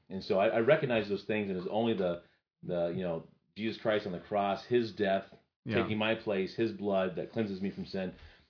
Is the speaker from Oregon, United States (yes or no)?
no; Petaluma, California, United States; born there; now in Ankeny, United States; I was born in Northern California. What kind of Northern? Petaluma, California, if you want to look that up. And then my dad was Coast Guard.